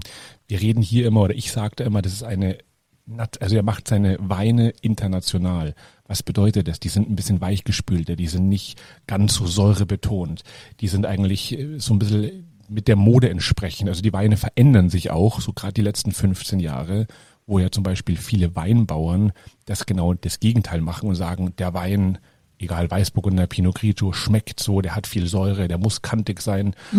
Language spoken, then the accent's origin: German; Munich, Bavaria, Germany; weil es für mich ja als Münchner ein ganz schweres Wort ist.